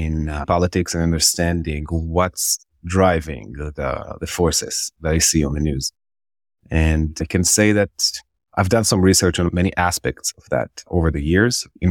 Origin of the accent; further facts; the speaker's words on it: Israel; also born or lived in Jerusalem; I'm born and raised Israeli. I was born in Jerusalem and I grew up in Israel. I went to school in Israel. I did my bachelor's degree in Israel after I finished 3 years in the military, having served on the border of Gaza for 2 years.